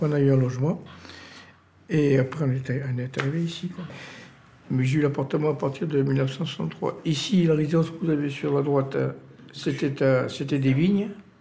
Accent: Oran, Oran Province, Algeria; moved away as an adult; now in France; j'avais une réquisition du préfet d'Algérie, d'où je venais d'Oran, une réquisition pour partir immédiatement. J'étais dans la police en Algérie.

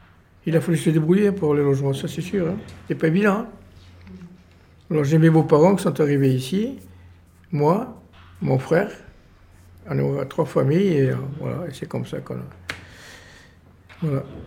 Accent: Oran, Oran Province, Algeria; moved away as an adult; now in France; Moi, j'avais une réquisition du préfet d'Algérie, d'où je venais d'Oran, une réquisition pour partir immédiatement. J'étais dans la police en Algérie.

